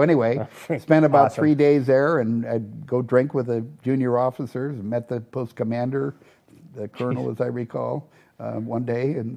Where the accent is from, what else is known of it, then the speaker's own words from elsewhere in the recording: United States; And what are you here for? And I'm an American.